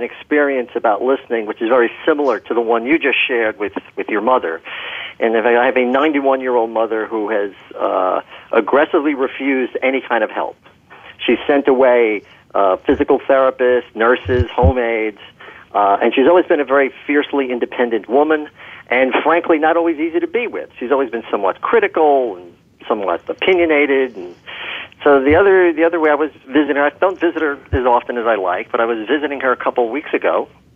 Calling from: Millburn, New Jersey, United States; Yeah, between the Short Hills Mall and Newark Airport is Milburn, New Jersey.

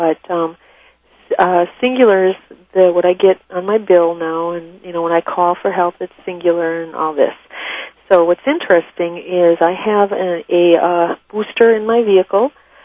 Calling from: Minneapolis, Minnesota, United States; Minneapolis, Minnesota.

